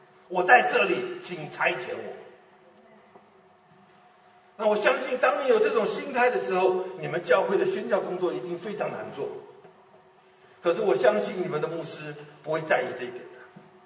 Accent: China; moved away; 那我们中国人是一个很保守很封闭的民族。我记得我刚刚到美国的时候，我在麻州念书

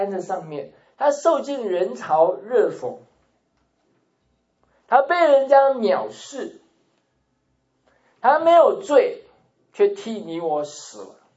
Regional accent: China; 当然我们中国人说养儿防老啊

